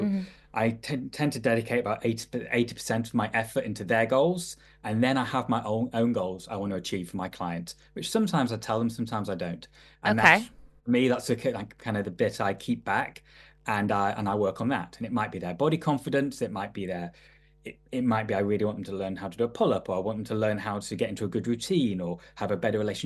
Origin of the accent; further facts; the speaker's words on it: Manchester, North West England, United Kingdom; mid to late 40s. I grew up in Manchester in the 90s or 80s and 90s.